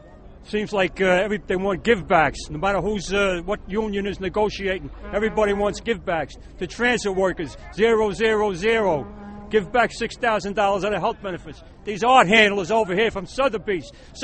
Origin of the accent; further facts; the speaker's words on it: Staten Island, New York, United States; I'm from Staten Island, New York.